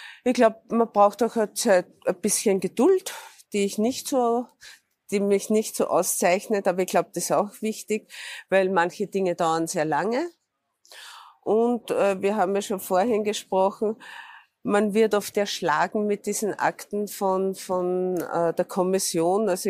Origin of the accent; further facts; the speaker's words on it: Austria; dass wir uns da auch als Österreicher einbringen.